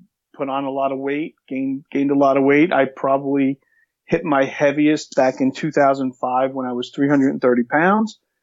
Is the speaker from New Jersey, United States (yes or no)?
yes; New Jersey, United States; So, okay, where I'm from Jersey. I turned 50 in November. Been living in New Jersey my whole life